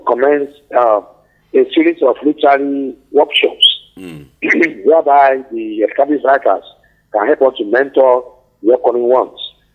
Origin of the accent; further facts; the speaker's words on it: Nigeria; actually it's in my hometown, in Nigeria